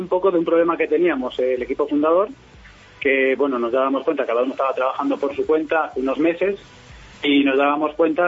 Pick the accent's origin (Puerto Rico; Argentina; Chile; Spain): Spain; A Coruña, Galicia; now in Valencia, Spain; aquí nos vinimos para Valencia. Nosotros somos gallegos, somos de La Coruña, y nada, dejamos todo y nos vinimos para aquí.